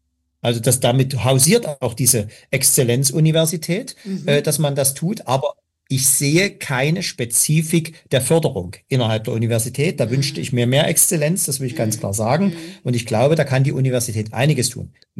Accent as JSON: {"language": "German", "country": "Germany", "tie": "born there", "said": "ich bin ja auch jemand geboren in DDR"}